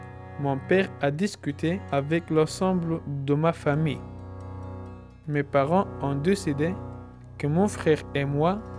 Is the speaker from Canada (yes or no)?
no; Afghanistan; now in France; Je viens d'Afghanistan. Je suis arrivé en France en 2015.